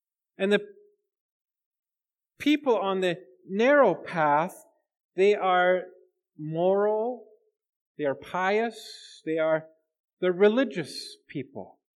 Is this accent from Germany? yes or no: yes; Germany; growing up in Germany as a kid